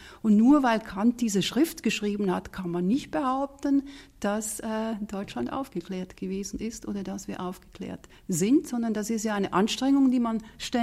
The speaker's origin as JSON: {"language": "German", "country": "Switzerland", "said": "ich sage das als Schweizerin mit drei deutschen Großeltern"}